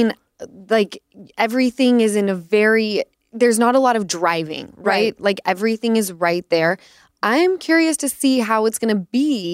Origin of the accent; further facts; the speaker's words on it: Utah, United States; I'm from Utah. Like, we grew up on chain restaurants